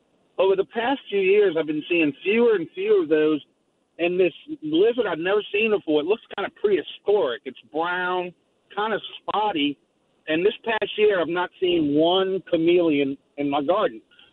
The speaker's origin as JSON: {"language": "English", "town": "New Orleans", "region": "Louisiana", "country": "United States", "tie": "born or raised there", "said": "I grew up in Gentilly. I've been living in Lakeview the last 25 years."}